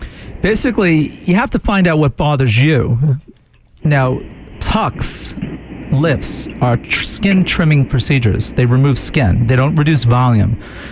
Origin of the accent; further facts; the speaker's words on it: New York, United States; I'm from New York, so I never know.